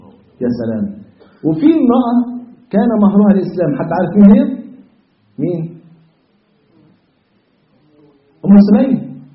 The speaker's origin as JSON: {"language": "Arabic", "country": "Egypt", "said": "وزي ما بيقولوا كده عندنا في مصر يقول لك ايه، نقل بنتك ولا تنقيش لابنك"}